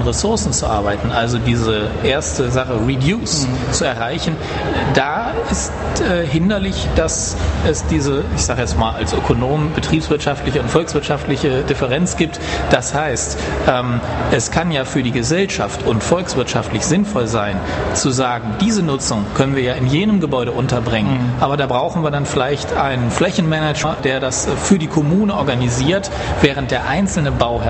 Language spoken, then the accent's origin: German; Wuppertal, North Rhine-Westphalia, Germany; wenn man das jemandem sagt, ich komme aus Wuppertal